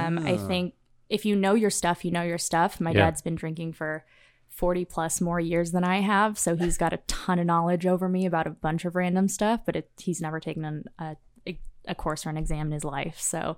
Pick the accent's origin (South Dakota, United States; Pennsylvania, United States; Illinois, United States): Illinois, United States; Chicago; now in Las Vegas, United States; I'm from Chicago, so it was only an hour or so flight.